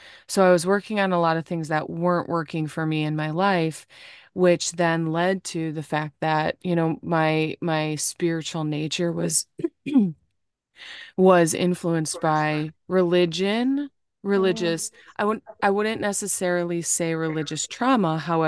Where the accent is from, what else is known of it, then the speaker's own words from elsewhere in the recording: Indiana, United States; moved away as an adult; also born or lived in California; I'm from Indiana, just outside of Chicago. And I moved to California in 2017, and here we are in real time in 2024.